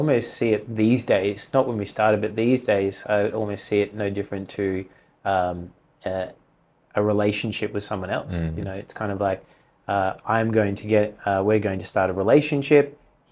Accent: Australia; we're Australian

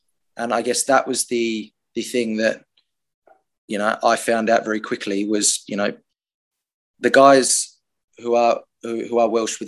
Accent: Australia; I come from Australia.

